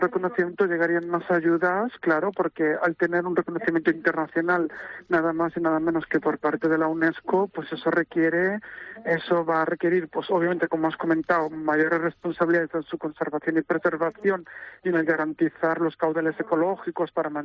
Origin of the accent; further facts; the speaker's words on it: Valencian Community, Spain; forma una parte muy importante de nuestra identidad como valencianos